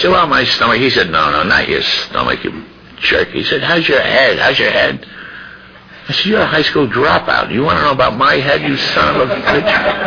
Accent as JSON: {"language": "English", "town": "New York City", "region": "New York", "country": "United States", "said": "I mentioned this last time. I'm from New York City. We're cynical there."}